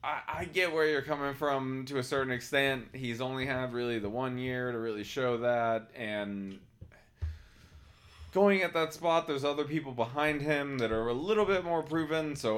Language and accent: English; Tallahassee, Florida, United States; Listen, I'm from Tallahassee. I am an FSU fan, for what it's worth.